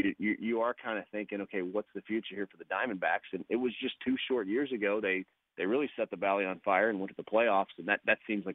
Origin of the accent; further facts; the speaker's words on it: Texas, United States; I mean, I'm from Texas originally.